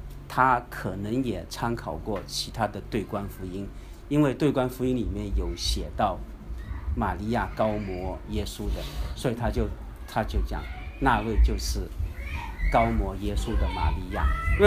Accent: China; 我们中国人叫以夷制夷嘛

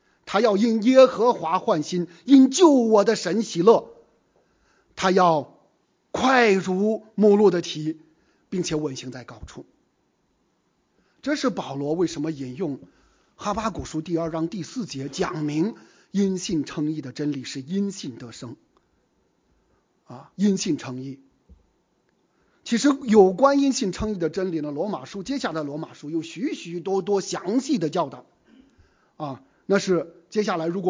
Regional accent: China; 因为我们是中国人，我们的家人有很多家人还在中国

